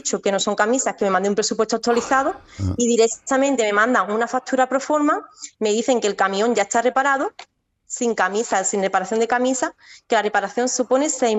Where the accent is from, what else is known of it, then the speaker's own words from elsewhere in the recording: Málaga, Andalusia, Spain; No, nosotros somos de Málaga.